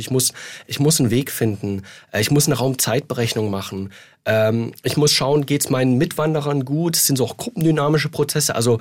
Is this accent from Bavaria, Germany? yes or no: no; Saxony, Germany; now in Karlsruhe, Germany; Selbst in meiner Region, wo ich aufgewachsen bin, im Elbsandsteingebirge, ich habe definitiv noch nicht alles gesehen.